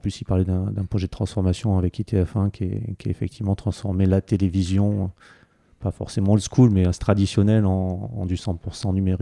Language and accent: French; Antibes, Provence-Alpes-Côte d'Azur, France; now in Milan, Italy; Je viens de Milan, un peu du sud de la France, une petite ville qui s'appelle Antibes.